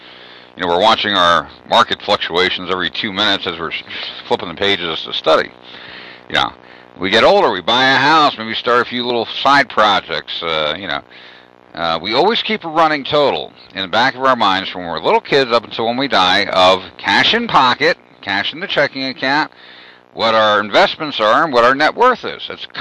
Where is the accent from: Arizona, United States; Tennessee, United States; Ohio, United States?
Arizona, United States; And I'm from Arizona, so I have the County of Maricopa, City of Tempe, Mesa, Phoenix, and, you know, a few other local governments from Arizona.